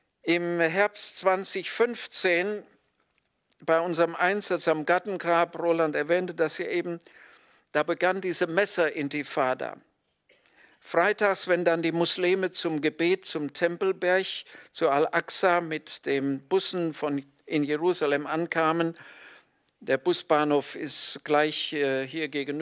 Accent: Siegen, North Rhine-Westphalia, Germany; ich komme aus Siegen.

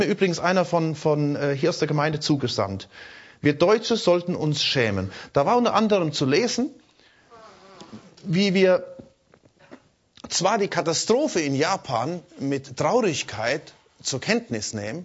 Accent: Germany; Und wir als Deutsche machen uns hier wieder zum Weltenrichter.

